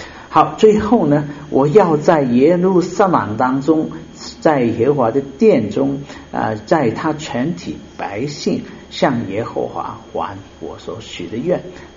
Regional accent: China; 不是一个好像我们中国人来求神拜佛一样来求的是什么，都是祝福我啊

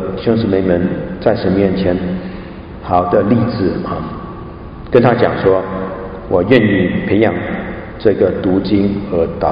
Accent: China; 我们有所谓的我们中国人讲的七情六欲

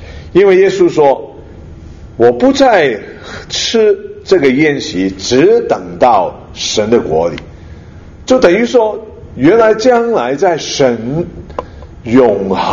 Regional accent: Hong Kong; now in Canada; 你是加拿大人，你又是中国人，我也是香港人，那哪一个国啊？

